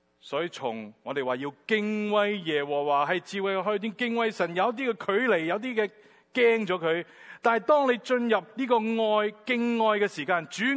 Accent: Guangdong, China; 好像我们广东人说

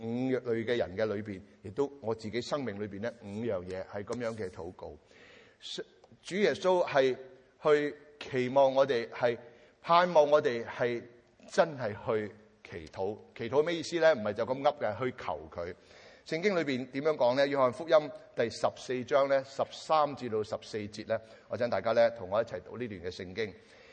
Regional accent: China; 我们中国人都这么讲的嘛

